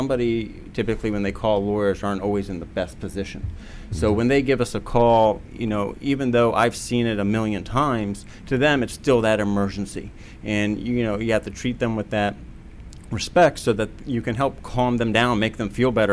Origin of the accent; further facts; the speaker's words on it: Potomac, Maryland, United States; I am from Potomac, Maryland.